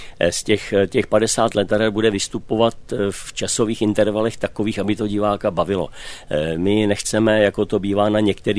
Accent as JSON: {"language": "Czech", "town": "Mladá Boleslav", "region": "Central Bohemian Region", "country": "Czechia", "said": "u nás v Mladé Boleslavi je to postavený jenom na historických letadlech."}